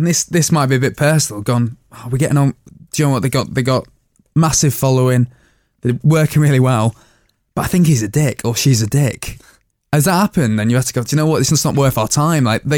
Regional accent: Manchester, North West England, United Kingdom; now in London, United Kingdom

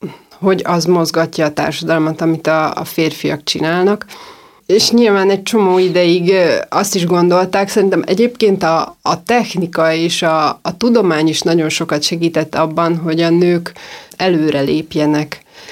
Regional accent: Szentes, Csongrád-Csanád, Hungary; born there; én csak ott születtem, de nem oda jártam gimibe, hanem Csongrádra jártam egyébként Grecsó Krisztiánnal egy évfolyamba, tehát abba a gimibe jártam, ahova ő.

